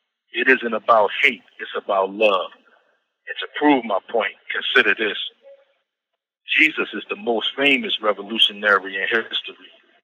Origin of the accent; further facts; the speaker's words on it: Philadelphia, Pennsylvania, United States; I'm from Philadelphia.